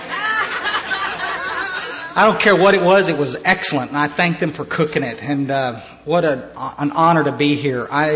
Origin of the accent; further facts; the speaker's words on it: Texas, United States; You know, I'm from Texas. I'm as South as you can get.